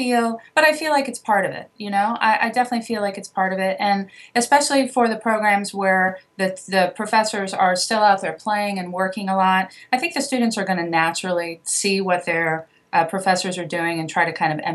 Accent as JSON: {"language": "English", "town": "Washington", "region": "District of Columbia", "country": "United States", "said": "Sean's from Pittsburgh and I'm sort of from the Washington, D.C. area."}